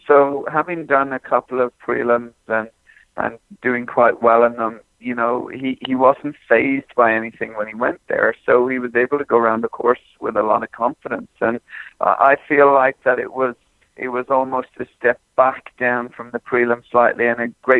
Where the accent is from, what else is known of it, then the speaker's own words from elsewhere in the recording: Ireland; my weakness, being Irish, is my flat work.